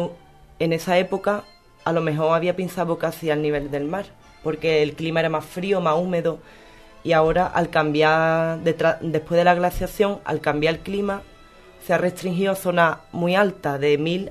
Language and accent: Spanish; Yunquera, Andalusia, Spain; Junquera que mi pueblo.